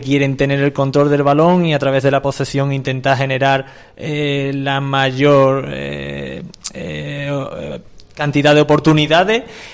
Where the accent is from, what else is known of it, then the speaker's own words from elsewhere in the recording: Granada, Andalusia, Spain; Igual que cuando estuve en Granada lo pensaba, estaba en un club muy importante de mi tierra